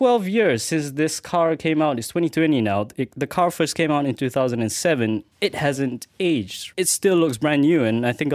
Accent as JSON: {"language": "English", "country": "United Kingdom", "said": "Being British, everything's diesels."}